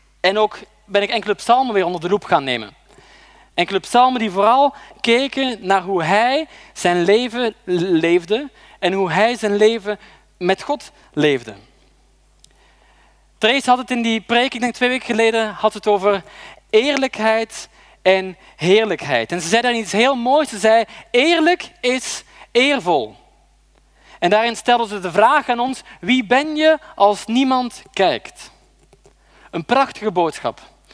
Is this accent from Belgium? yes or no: yes; Belgium; Ik ben zelf opgegroeid in België, in de grote stad, met alles wat daarbij komt kijken, en daar hou ik ook van.